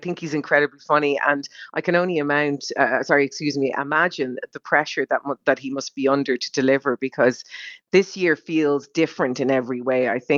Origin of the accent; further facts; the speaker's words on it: Ireland; And only us being Irish, we walked past security and walked right off to where Richard's